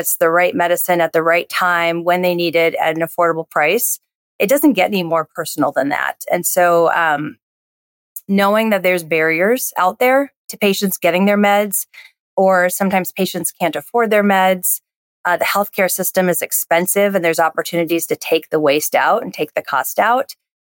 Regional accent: Iowa, United States; I grew up in Iowa. So I didn't grow up on a farm by any means, but I have detasseled corn.

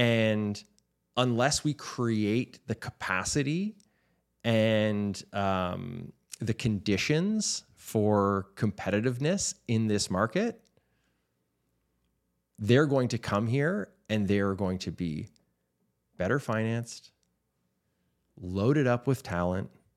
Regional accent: Canada; Ultimately, we're all Canadian and we all want to see our financial services continue to sector continue to grow

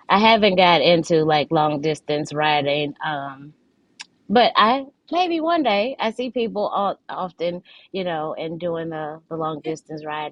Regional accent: St. Louis, Missouri, United States; I am born and raised in St. Louis. I grew up in Richmond Heights, and so if you're familiar with St. Louis communities, I grew up there. Pretty diverse community, I'd say.

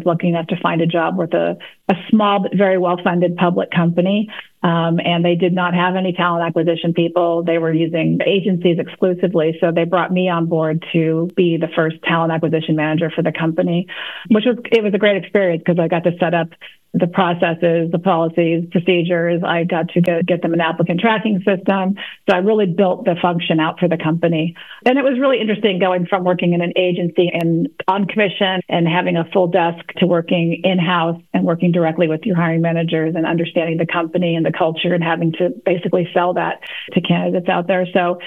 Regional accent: Los Angeles, California, United States; I was born and raised here in the Los Angeles area.

